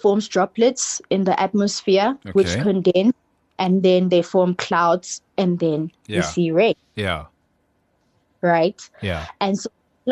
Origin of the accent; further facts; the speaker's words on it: Newcastle, KwaZulu-Natal, South Africa; I'm originally from Newcastle in KZN.